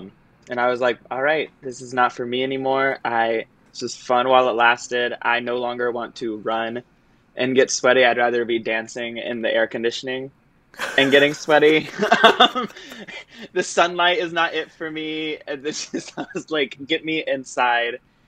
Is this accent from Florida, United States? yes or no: yes; Florida, United States; I am originally from Florida and grew up doing sports and then decided I wanted to do theater.